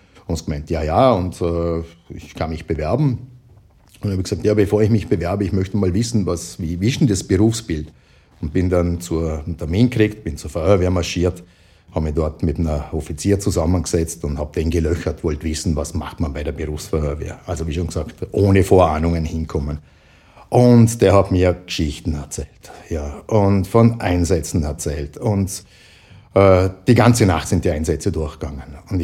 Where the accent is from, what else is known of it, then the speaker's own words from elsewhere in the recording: Vorarlberg, Austria; now in Vienna, Austria; Ich bin ein Vorarlberger, aber ich habe ja im Zuge meines langjährigen Wien-Aufenthalts, ich bin jetzt nämlich schon seit 40 Jahren in Wien, ja praktisch Hochdeutsch gelernt